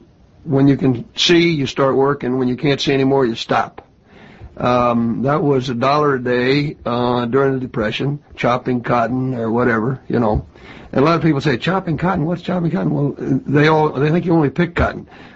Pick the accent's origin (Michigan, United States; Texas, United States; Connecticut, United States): Texas, United States; San Antonio; born there; I was born in San Antonio, Texas.